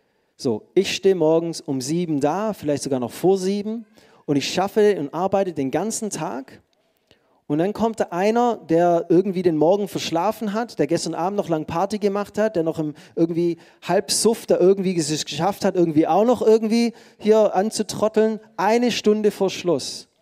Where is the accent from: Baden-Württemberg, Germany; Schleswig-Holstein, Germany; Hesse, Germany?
Baden-Württemberg, Germany; Ich bin Schwabe, auch stolzer Schwabe und ich werde für hier immer ein Reingeschmeckter sein.